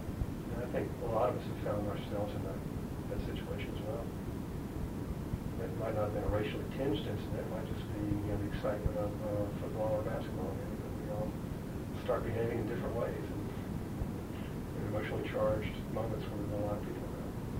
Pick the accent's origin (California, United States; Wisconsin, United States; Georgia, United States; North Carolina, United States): North Carolina, United States; Chapel Hill; it's a wonderful time to grow up in Chapel Hill, because I don't think a white kid growing up in Chapel Hill now can learn the things about racial interaction that I learned in Chapel Hill High at that time